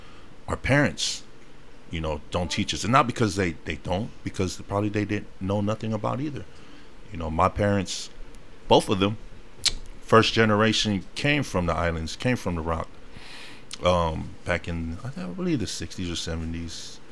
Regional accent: San Francisco, California, United States; also born or lived in Carson, California / Bay Area; now in Tacoma, United States; know, my family came from San Francisco, California. But now we are here in the Pacific Northwest. I was raised in San Francisco for about 7 years of my childhood, but been up and down from Carson, California, to the Bay Area, and then now to the Pacific Northwest

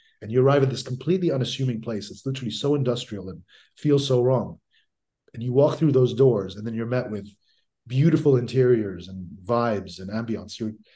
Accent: Dubai, United Arab Emirates; I grew up in Dubai. You know, my father was in Dubai. My family was in Dubai from 1975. So I went to high school there. I'd gone to primary school there.

